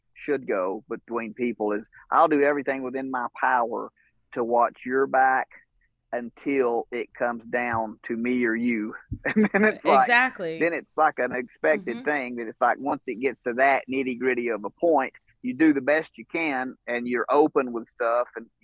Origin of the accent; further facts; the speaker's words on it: Georgia, United States; I'm from North Georgia, which, you know, I'm probably, as a crow flies, probably 2 hours from Knoxville or something like